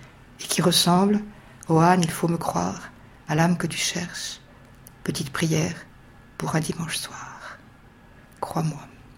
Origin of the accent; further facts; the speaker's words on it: Clermont-Ferrand, Auvergne-Rhône-Alpes, France; born there; je suis née à Clermont-Ferrand, dans la maison où habitait une sœur de Pascal, Madame Florin-Perrier